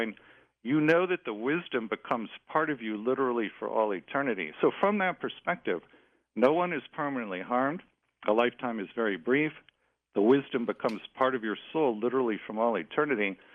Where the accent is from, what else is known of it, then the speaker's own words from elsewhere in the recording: Cleveland, Ohio, United States; I'm from Cleveland, Ohio.